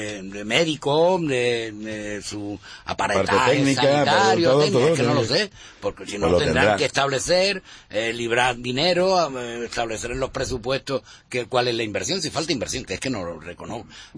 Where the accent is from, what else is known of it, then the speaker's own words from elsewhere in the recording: Málaga, Andalusia, Spain; somos nosotros, los malagueños